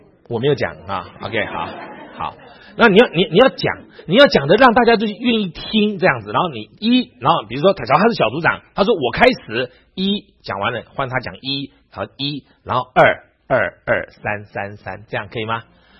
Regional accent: China; 我们现在，我们都是中国人。

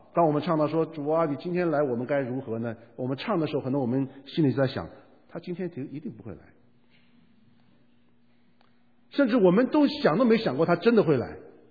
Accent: Guangdong, China; 像我们广东长大说啊，如果有一个热腾腾的这个馄饨面啊，那就是太棒了。

